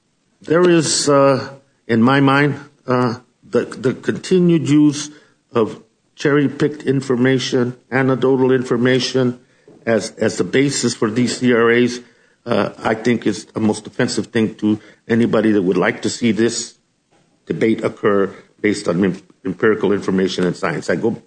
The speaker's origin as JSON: {"language": "English", "region": "Arizona", "country": "United States", "tie": "born or raised there", "said": "the 25 consecutive 110-plus degree days in my home state of Arizona"}